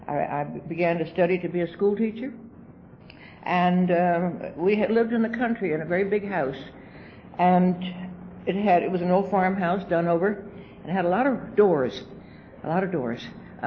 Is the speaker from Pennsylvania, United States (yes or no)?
yes; Kingston, Pennsylvania, United States; born there; I was born in Kingston, Pennsylvania, which is across the Susquehanna River, and I'm an only child.